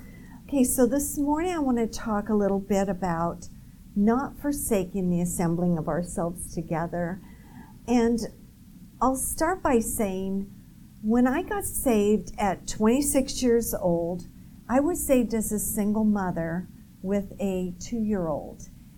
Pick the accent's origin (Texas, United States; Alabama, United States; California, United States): California, United States; because I'm from California.